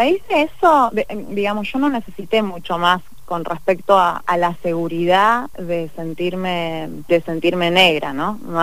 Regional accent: Cipolletti, Río Negro, Argentina; yo soy de Cipolletti y hacía años que ya venía como vinculada a este proceso personal, digamos.

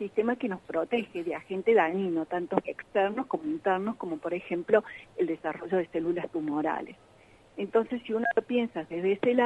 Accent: Córdoba, Argentina; digo acá porque yo soy de Córdoba

